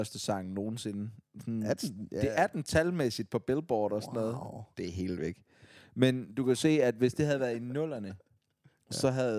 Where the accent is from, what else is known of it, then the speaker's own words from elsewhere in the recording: Odense, Region of Southern Denmark, Denmark; Jeg er fra Odense, dude.